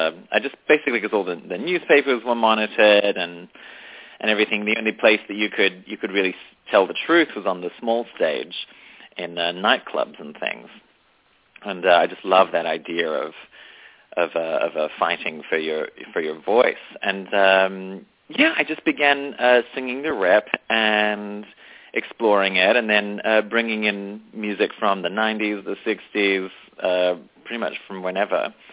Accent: Australia; now in New York, United States; I'm from Australia. I've been living here in New York for 6 years now.

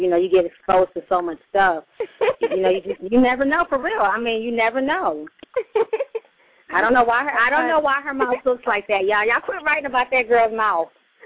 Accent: Bronx, New York, United States; and you know, I'm from the Bronx. I'm poor.

